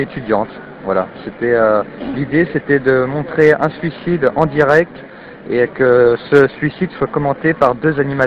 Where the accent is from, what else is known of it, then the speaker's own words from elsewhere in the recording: Rennes, Brittany, France; j'ai 25 ans, je viens de Rennes et je me prépare à devenir professeur d'histoire, géographie au collège et au lycée.